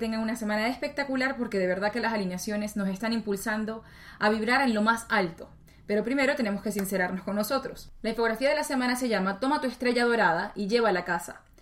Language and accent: Spanish; Venezuela; Hogar porque yo soy de Venezuela, entonces soy venezolana.